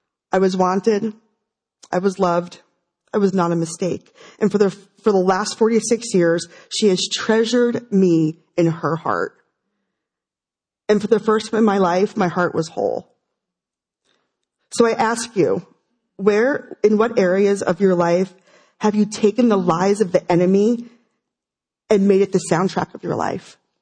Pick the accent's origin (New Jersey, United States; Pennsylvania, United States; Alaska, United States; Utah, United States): New Jersey, United States; also born or lived in Fairfield, Connecticut; I was born on August 15th, 1970 in Fairfield, Connecticut. I was adopted through Catholic Charities, possibly in Danbury, Connecticut. I was adopted by a wonderful family in New Jersey where I was the youngest of 8 children.